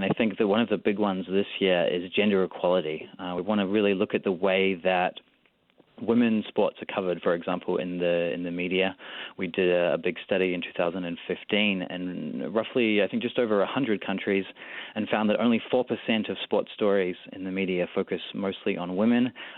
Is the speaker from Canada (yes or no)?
no; New Zealand; I'm from New Zealand, but I've lived in different countries around the world working